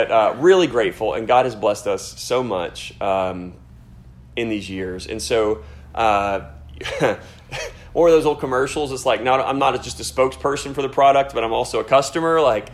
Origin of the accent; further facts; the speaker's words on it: Arkansas, United States; I grew up in Central Arkansas in a small town, little rice community.